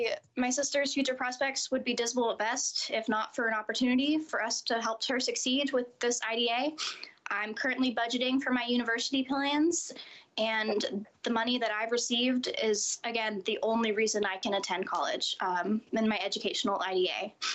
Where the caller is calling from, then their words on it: Oregon, United States; I am a senior in high school, and I'm calling from Southern Oregon on behalf of all lower-income, underprivileged, and underrepresented students in the state.